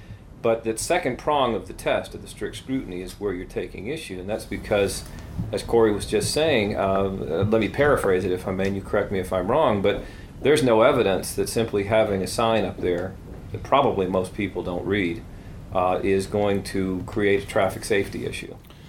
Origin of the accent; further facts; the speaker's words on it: Detroit, Michigan, United States; Years ago in Detroit, my hometown, on the highway, I-94 leading from the highway, there was this huge billboard